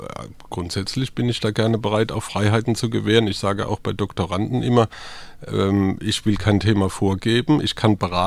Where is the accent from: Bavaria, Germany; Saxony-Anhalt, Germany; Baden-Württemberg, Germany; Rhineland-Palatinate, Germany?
Baden-Württemberg, Germany; Mannheim; accent: Mannheim dialect; also born or lived in Heidelberg / Freiburg; Also ich das hört man am Dialekt nach wie vor, ich bin ein Mannheimer und habe dann studiert in Heidelberg, war dann ein Jahr in der Schweiz, in Lausanne, bin dann nach Freiburg gekommen, war dann auch sehr lange in Freiburg